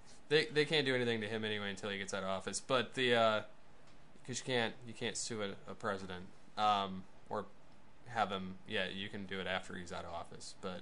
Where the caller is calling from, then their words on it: Flint, Michigan, United States; Because I'm coming from Flint, Michigan area